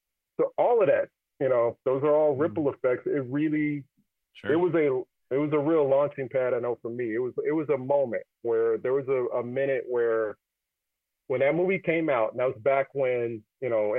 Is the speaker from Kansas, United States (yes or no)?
yes; Kansas City, Kansas, United States; I remember I was growing up in Kansas City. I saw the film at a theater that does not exist anymore. It was at a mall. It was at the Black Mall, basically, in my city, Indian Springs.